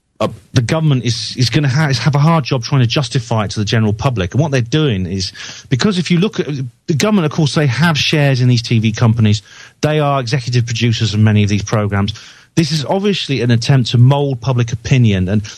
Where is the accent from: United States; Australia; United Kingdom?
United Kingdom; Wales; So I come from Wales.